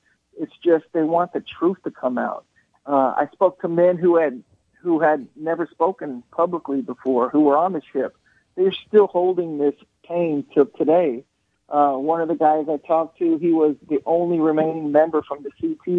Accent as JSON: {"language": "English", "country": "United States", "said": "So, you know, as an American, that I would felt it was my duty."}